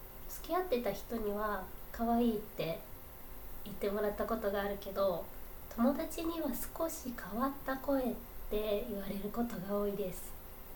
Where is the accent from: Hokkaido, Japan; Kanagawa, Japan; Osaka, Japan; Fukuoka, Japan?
Kanagawa, Japan; Yokohama; 出身は横浜で新人声優です。